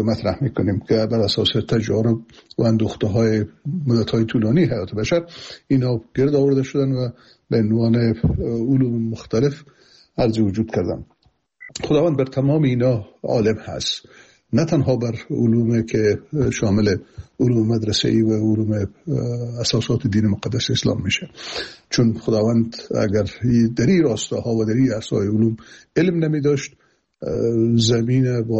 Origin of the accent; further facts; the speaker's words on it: Afghanistan; به عنوان یک مسلمان، به عنوان یک افغان تعلیم یافته و تحصیل کرده